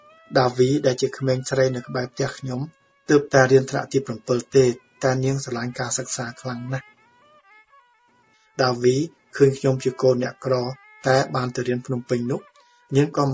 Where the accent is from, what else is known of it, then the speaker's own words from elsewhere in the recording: Siem Reap, Cambodia; ស្រុកកំណើតរបស់ខ្ញុំស្របតាមក្តីប្រាថ្នារបស់ខ្ញុំកាលពីមុននោះខ្ញុំបានដឹងថាខ្ញុំមានសមត្ថភាពអាចប្រឡងប្រជែងយកលេខរៀងខ្ពស់ដើម្បីបានជ្រើសរើសទីកន្លែងធ្វើការដូចចិត្តឬអត់ទេព្រោះខេត្តសៀមរាបរបស់ខ្ញុំមានបេក្ខជនច្រើន